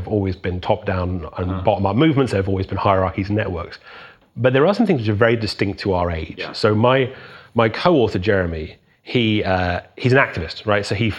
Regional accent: England, United Kingdom; I was growing up in England

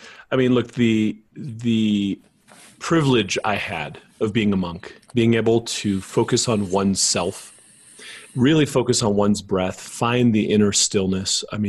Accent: Los Angeles, California, United States; I grew up in Los Angeles, California. I think of all my friends and my family and all the people that are suffering.

